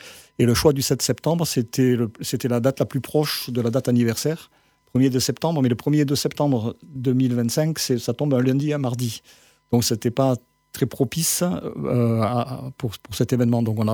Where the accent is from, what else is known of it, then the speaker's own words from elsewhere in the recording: Algeria; now in France; Je suis né en Algérie, donc j'ai fait l'école primaire en Algérie.